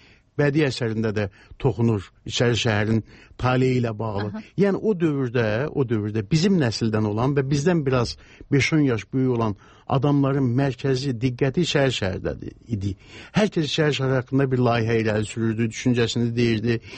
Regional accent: Karabakh, Azerbaijan; Mən Qarabağlıyam

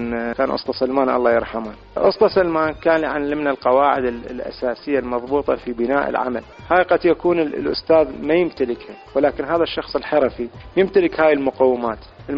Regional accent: Iraq; now in United Arab Emirates; من خلال تنقلاتي من بلد إلى بلد، خاصة بعض الظروف اللي صارت وراء 2003 اللي صارت وانتقلنا من العراق إلى الإمارات

